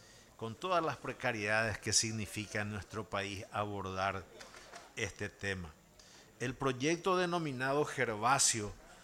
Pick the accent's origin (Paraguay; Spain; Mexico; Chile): Paraguay; Piribebuy, Cordillera; la potencialidad de esa juventud brillante de mi pueblo Piribebuy